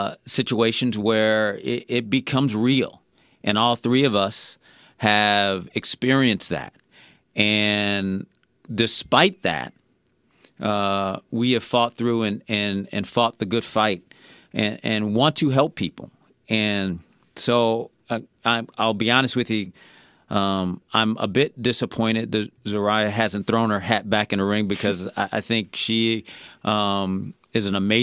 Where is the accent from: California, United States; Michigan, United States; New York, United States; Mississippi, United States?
New York, United States; Buffalo; I come from Buffalo, New York, born and raised there.